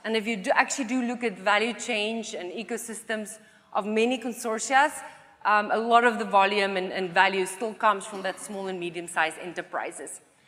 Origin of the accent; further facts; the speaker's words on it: South Africa; I'm from South Africa at the time